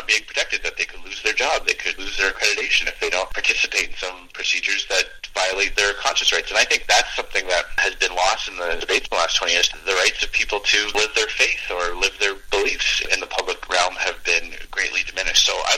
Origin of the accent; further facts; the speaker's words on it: Ottawa, Ontario, Canada; I'm also from Ottawa originally. I grew up in Ontario, so I'm very aware of some of the issues going on in Ontario right now